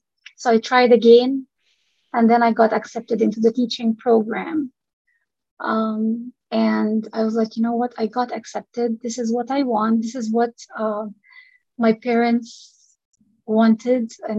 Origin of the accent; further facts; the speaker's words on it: Saudi Arabia; English is a second language; We, growing up in Saudi Arabia, we're always visiting Egypt because this is where my parents' families were.